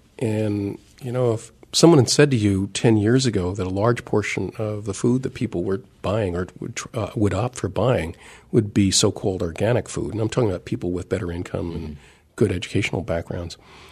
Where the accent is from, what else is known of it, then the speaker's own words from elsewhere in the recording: New Jersey, United States; My home state of New Jersey was the Garden State